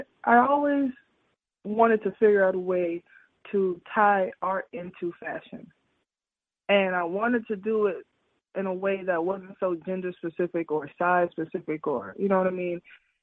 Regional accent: Florida, United States; No, Broward County. I've lived, born and raised in Broward County.

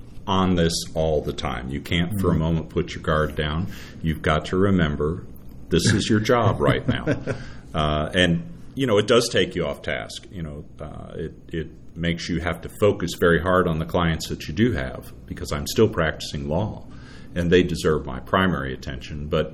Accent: Centerfield, Kentucky, United States; Well, I went to high school here. I grew up in Centerfield

